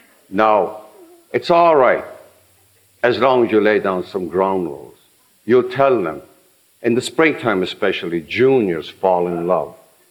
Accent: Ireland; they'd ask me questions about myself and growing up in Ireland

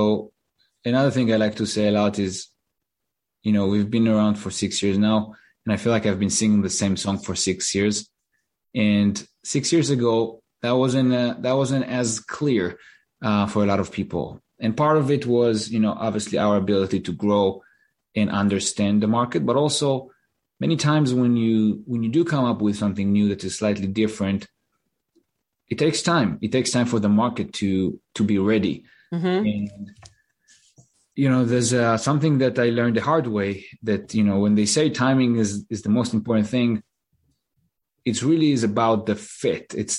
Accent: Israel; now in United States; that's how I ended up in the US too, because I'm originally from Israel.

